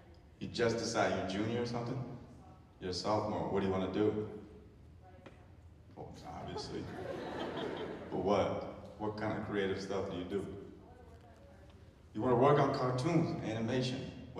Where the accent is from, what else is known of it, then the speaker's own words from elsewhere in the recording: New Jersey, United States; My dad had a liquor store growing up in Jersey, obviously, and such a weird, we're not all kids of doctors, you know? Some of us are just average middle class Indian people.